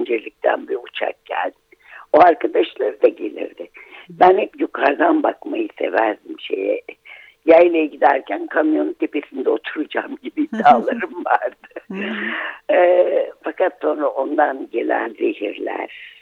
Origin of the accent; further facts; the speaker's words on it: Çukurova, Turkey; now in Kandıra, Turkey; Şimdi şöyle, şu anda ben Çukurovalıyım aslında. Şu anda Kandıra'dayız. Kocaeli Kandıra'dayız.